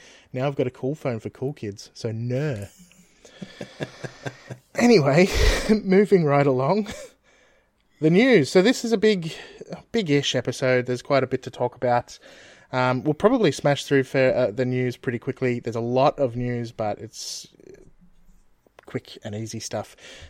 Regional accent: Australia; I say that because I'm Australian and our $1,500 is worth the same as well.

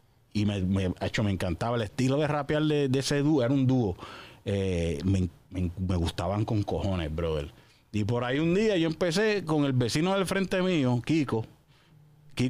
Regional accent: San Juan, Puerto Rico; Porque yo me crié en muchas partes de Puerto Rico. Yo, pues, originalmente, yo nací en San Juan, Puerto Rico, ¿verdad? Y la mayoría de mi infancia la pasé en Atorrey

